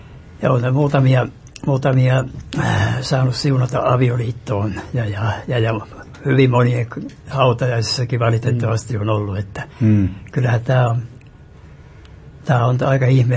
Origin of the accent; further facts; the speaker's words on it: Nivala, Northern Ostrobothnia, Finland; born there; Minä olen syntynyt Nivalassa Pohjois-Pohjanmaalla, mutta minä asuin silloin tuolla niin Kellokoskella ja oli töissä tuolla.